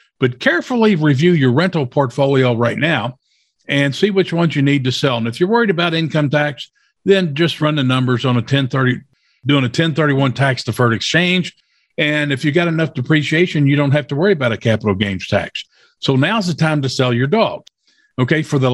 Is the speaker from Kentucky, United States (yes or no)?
yes; Louisville, Kentucky, United States; My hometown right here in Louisville, Kentucky, okay, just saw it on the news last night, okay, very current, up to date.